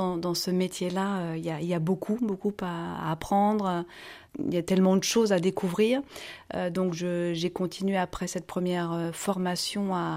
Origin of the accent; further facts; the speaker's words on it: Tours, Centre-Val de Loire, France; now in La Rochelle, France; Non, je viens de Tours.